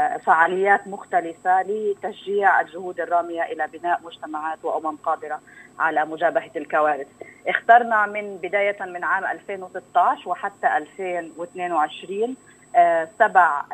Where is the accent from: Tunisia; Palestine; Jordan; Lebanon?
Palestine; إنه إحنا كشعب فلسطيني وكمؤسسات فلسطينية